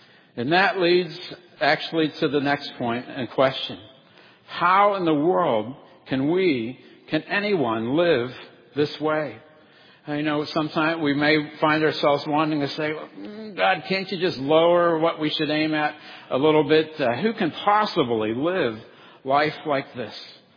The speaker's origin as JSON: {"language": "English", "town": "Pittsburgh", "region": "Pennsylvania", "country": "United States", "said": "And being from Pittsburgh, I lived there during a time when a couple of their sports teams"}